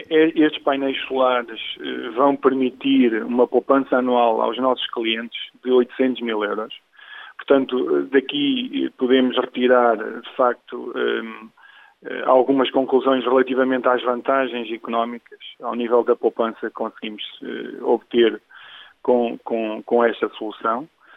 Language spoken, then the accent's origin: Portuguese; Coimbra, Portugal; eu sou de Coimbra, nasci em Coimbra, cresci no concelho de Coimbra, não na cidade de Coimbra, mas no concelho de Coimbra, numa aldeia próxima, e de facto estudei também em Coimbra, portanto licenciei-me na Universidade de Coimbra